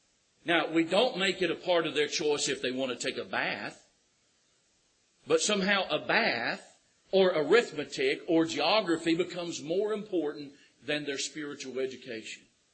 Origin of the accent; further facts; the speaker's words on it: Oklahoma, United States; but I'm not. I'm from Oklahoma.